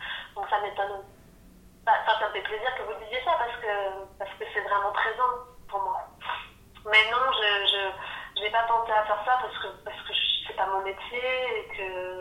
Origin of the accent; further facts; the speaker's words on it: Paris, Île-de-France, France; now in Belgium; je viens de Paris, j'ai emménagé en Belgique